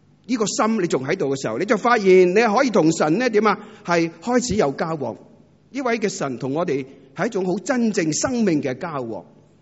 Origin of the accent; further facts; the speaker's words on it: Hong Kong; 大家都知道我哋香港人特别忙碌系嘛